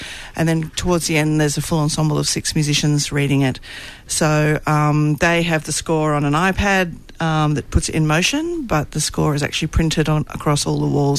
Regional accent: Perth, Western Australia, Australia; I'm from Perth originally

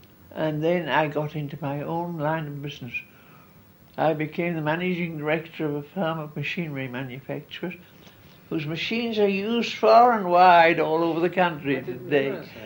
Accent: Bishopwearmouth, North East England, United Kingdom; born there; We're North Country. I was born in Bishop Bramuth, which is a village in Durham and is now a part of Sunderland. And if I tell you, it was 94 years ago.

